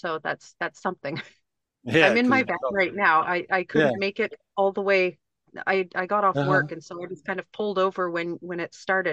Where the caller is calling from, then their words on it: Victoria, British Columbia, Canada; I'm calling from Victoria, British Columbia, Canada.